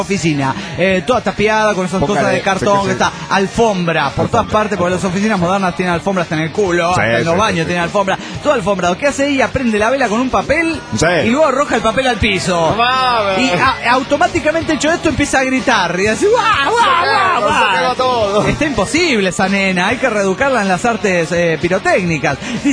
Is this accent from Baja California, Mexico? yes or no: yes; Tijuana, Baja California, Mexico; de Tijuana, México!